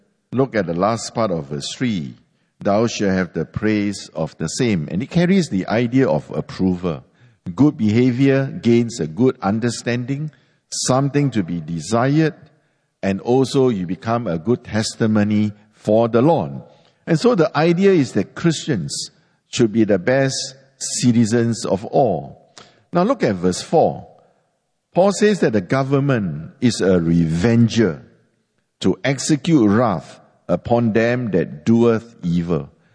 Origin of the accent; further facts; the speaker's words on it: Singapore; also born or lived in Hong Kong; I remember when I used to live in Hong Kong, a lot of my friends having heard that I came from Singapore